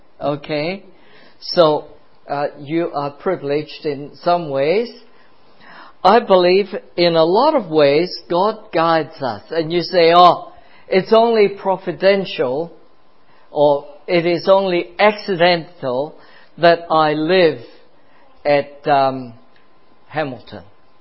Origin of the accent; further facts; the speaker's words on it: Guangzhou, Guangdong, China; I was born in Guangzhou, huh? Canton. That's what it's called, okay? For most of us who are older, it's Canton, because I'm Cantonese.